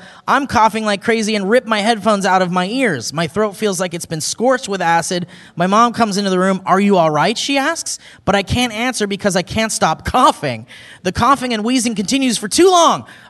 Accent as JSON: {"language": "English", "country": "Austria", "lives_now": "United Kingdom", "said": "I'm from Austria, but study in the UK."}